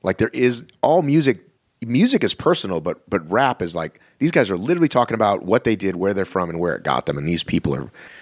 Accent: Boston, Massachusetts, United States; born there; So I was born in Boston.

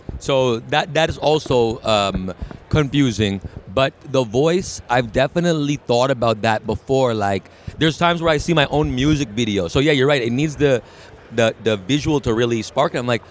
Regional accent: Toronto, Ontario, Canada; Born and raised in Toronto. I'm a Canadian boy.

